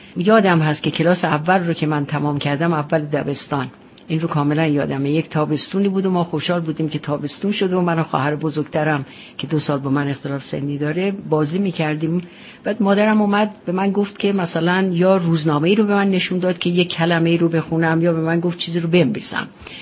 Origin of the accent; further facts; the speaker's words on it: northern Iran, Iran; در این حال که بچگیم رو من خیلی در طبیعت شمال گذروندم